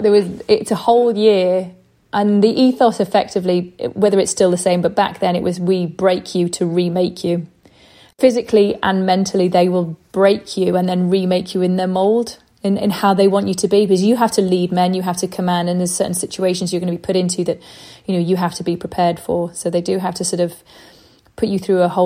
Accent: Liverpool, North West England, United Kingdom; I was born and raised in Liverpool, good working class family.

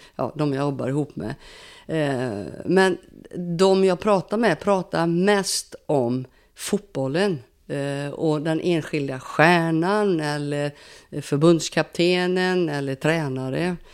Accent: Sweden; now in Brazil; För mig som svensk så är det självklara saker som borde få ske.

